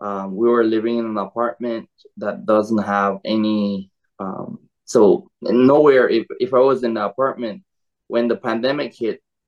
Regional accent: Belize; now in United States; So I'm from Belize in Central America. I'm currently on the Big Island over in Arcid Land area.

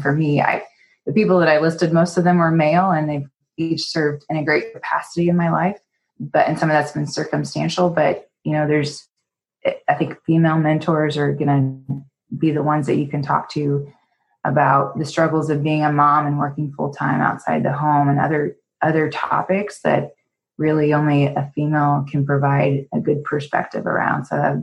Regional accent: Indiana, United States; also born or lived in Iowa; And even I was in fourth grade, we moved from Iowa to Indiana, and that was a big thing for them.

